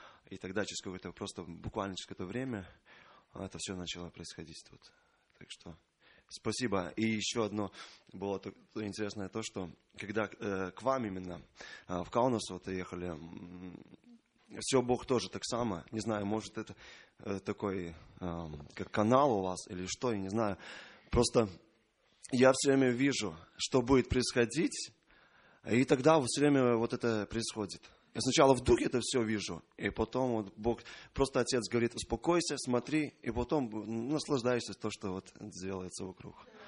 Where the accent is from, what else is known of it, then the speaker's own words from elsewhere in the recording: Latvia; из Латвии.